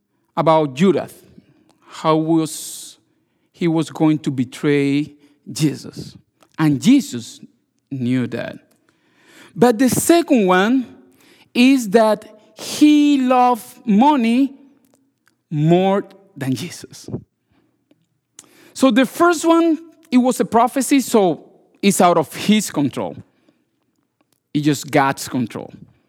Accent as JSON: {"language": "English", "country": "Cuba", "moved": "yes", "said": "For those who don't know me, I came from Cuba last year."}